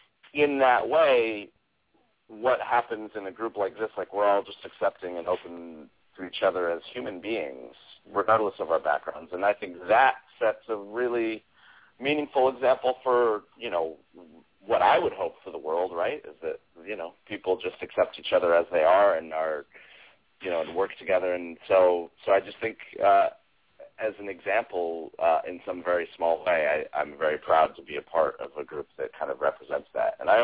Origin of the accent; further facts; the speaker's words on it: Boulder, Colorado, United States; so I'm from Boulder, Colorado